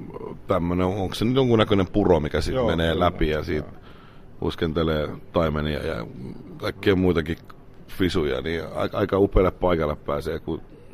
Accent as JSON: {"language": "Finnish", "town": "Espoo", "region": "Uusimaa", "country": "Finland", "said": "mä aika ilmiselvästi tunnustan olevani espoolainen ja pääkaupunki niin on lähellä"}